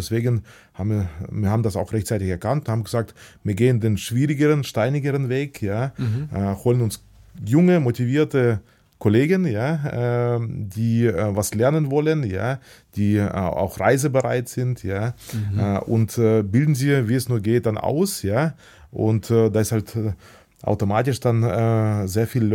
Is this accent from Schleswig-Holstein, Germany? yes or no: no; Baden-Württemberg, Germany; ich bin im Badischen auch aufgewachsen